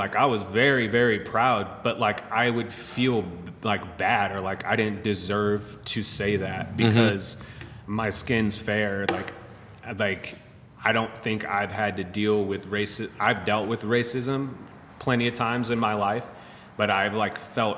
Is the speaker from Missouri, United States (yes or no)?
yes; Wentzville, Missouri, United States; Like, I went to where I grew up out in Wentzville.